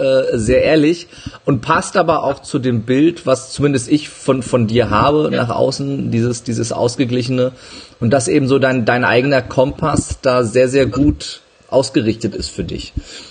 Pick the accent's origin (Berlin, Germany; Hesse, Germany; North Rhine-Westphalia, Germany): Hesse, Germany; Frankfurt; Jetzt war ich als Frankfurter nicht um die Ecke